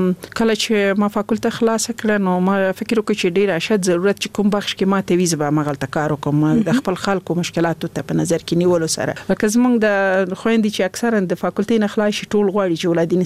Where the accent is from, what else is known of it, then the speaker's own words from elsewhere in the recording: Laghman, Afghanistan; also born or lived in Nangarhar; زه خپل د لغمان ولایت یم